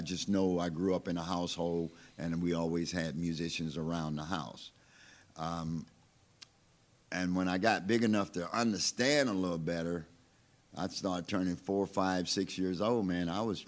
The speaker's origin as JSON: {"language": "English", "region": "Louisiana", "country": "United States", "tie": "born or raised there", "said": "Well, you know, I grew up in West Baton Rouge Parish."}